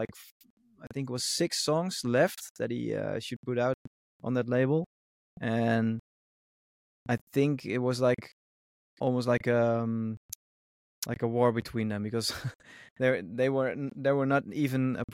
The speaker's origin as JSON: {"language": "English", "town": "Breda", "region": "North Brabant", "country": "Netherlands", "tie": "born or raised there", "second_language": "English", "said": "in local bars here in Breda, in my hometown in the Netherlands"}